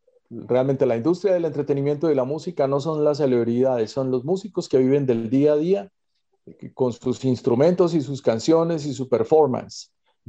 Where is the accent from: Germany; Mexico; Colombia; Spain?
Colombia; en el fondo sabe que somos colombianos.